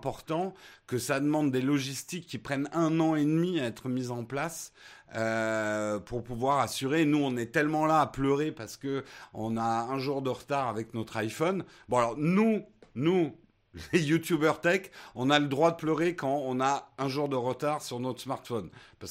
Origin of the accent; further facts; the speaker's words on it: France; Je me plains parce que je suis français.